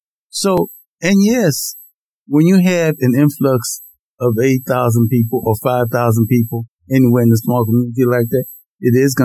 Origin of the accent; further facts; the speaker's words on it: Haiti; I remember when I was growing up in Haiti, you know, that's what you did from sun up to sun down, right?